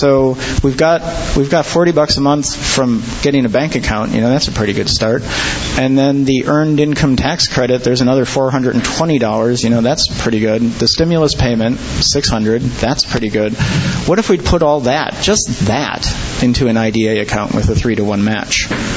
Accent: California, United States; You know, I'm from the Bay Area, where real estate is still rather pricey.

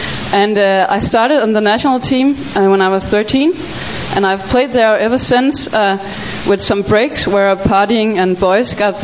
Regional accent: Copenhagen, Capital Region of Denmark, Denmark; English is a second language; I grew up in Copenhagen, the capital of Denmark

